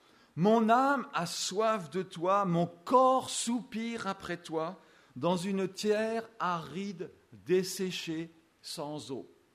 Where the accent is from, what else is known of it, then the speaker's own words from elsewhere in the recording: France; Ça, je pense qu'en tant que Français, on peut s'identifier.